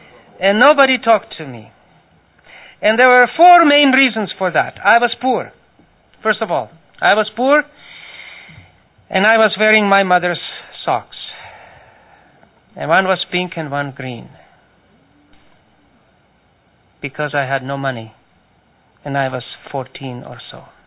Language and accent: English; Croatia; moved away; also born or lived in Serbia; I lived in Croatia. I was born and lived in Croatia. And then my mother moved us to Serbia. So the language is different